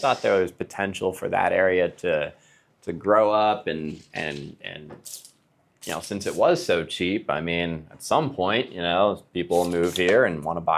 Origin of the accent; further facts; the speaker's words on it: Mahanoy City, Pennsylvania, United States; I grew up in Mahanoy City.